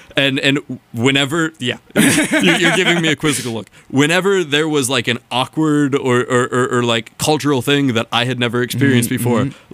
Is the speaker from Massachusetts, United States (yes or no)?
yes; Concord, Massachusetts, United States; Well, I've moved around a little bit, but I did high school in Concord, Massachusetts.